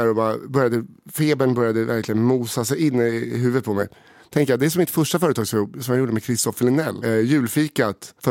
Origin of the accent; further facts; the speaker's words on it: Stockholm, Stockholm County, Sweden; Då hade jag bara pratat om att jag var från Stockholm.